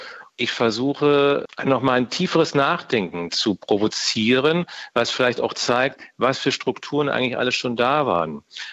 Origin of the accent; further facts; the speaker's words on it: East Germany, Germany; ich bin in DDR groß geworden